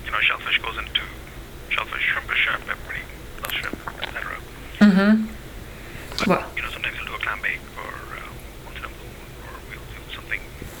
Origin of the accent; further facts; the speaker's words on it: India; I'm Indian myself. I use some background from that.